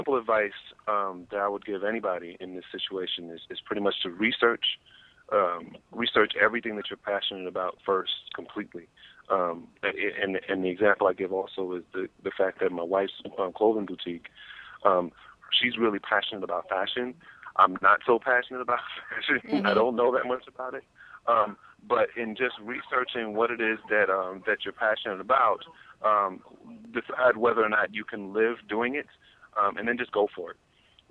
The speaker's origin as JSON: {"language": "English", "region": "New York", "country": "United States", "tie": "born or raised there", "lives_now": "North Carolina, United States", "said": "I grew up in New York and was very much a comic book geek."}